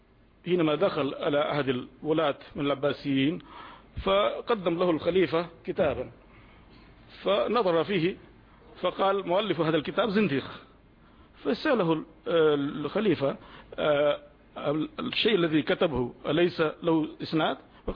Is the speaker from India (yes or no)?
yes; India; التحقيق المناط يختلف عندنا في الهند على سبيل المثال